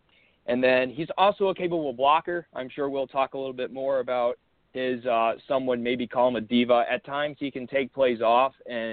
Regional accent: Rockford, Illinois, United States; Well, I come from Rockford, 815 represent, currently attending college at Augustana College, Rock Island, Quad Cities area.

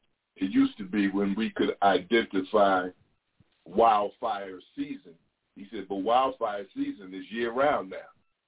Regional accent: New York, United States; I said, I'm from New York, too, number 7.

